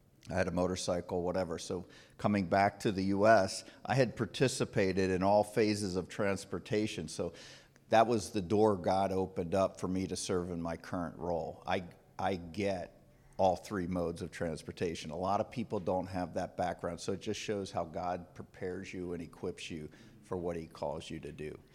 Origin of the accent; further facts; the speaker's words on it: Lititz, Pennsylvania, United States; And so I grew up here in Lititz. My parents had a farm in Mountjoy. I grew up driving tractor before I should have.